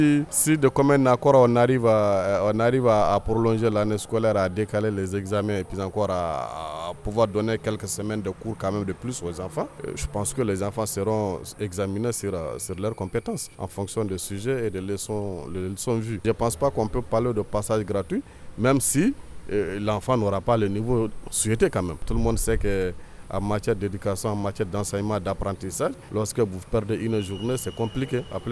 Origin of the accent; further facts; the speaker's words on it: Mali; nous sommes des Maliens